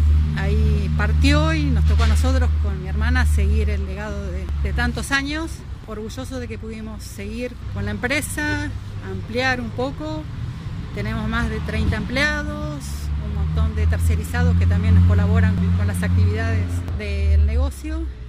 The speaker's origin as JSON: {"language": "Spanish", "region": "Neuquén", "country": "Argentina", "said": "de ser parte de Neuquén, siendo neuquinos, tanto mi papá como nosotras"}